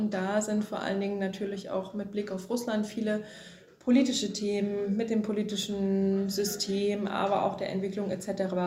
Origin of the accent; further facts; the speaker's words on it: Wittenberg, Saxony-Anhalt, Germany; weil mein Heimatort, die Lutherstadt Wittenberg, wäre ja mein Ortsverein gewesen.